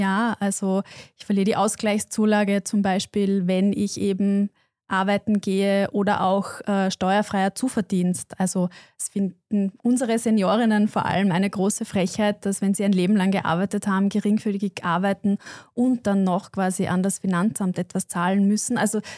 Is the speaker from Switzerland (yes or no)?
no; Upper Austria, Austria; Und ich komme aus Oberösterreich, also ich sehe dort einfach, da gibt es noch ganz andere Strukturen wie in Wien zum Beispiel, eben Thema Kinderbetreuung oder einfach auch Rollenbilder, die vorherrschen, weil es eben ganz klar ist, dass die Frau beim Kind zu Hause bleibt.